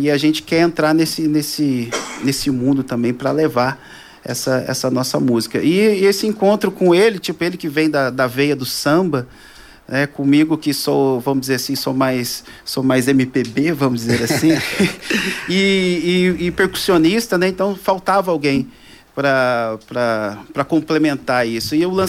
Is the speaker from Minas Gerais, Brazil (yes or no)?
yes; Pedralva, Minas Gerais, Brazil; also born or lived in Pouso Alegre; É, eu sou de Pedralva, né, Minas Gerais, e morei muito tempo em Pouso Alegre